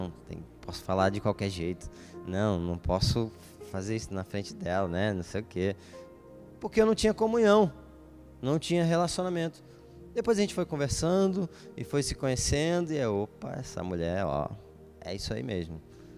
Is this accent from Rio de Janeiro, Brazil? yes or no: yes; Rio de Janeiro, Brazil; É diferente do que é uma tia minha que eu cresci junto lá no Rio.